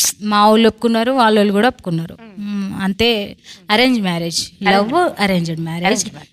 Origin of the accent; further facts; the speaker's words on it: Hanamkonda, Telangana, India; నాది తెలంగాణనే, అన్మకొండనే, అన్న పక్కిళ్ళే.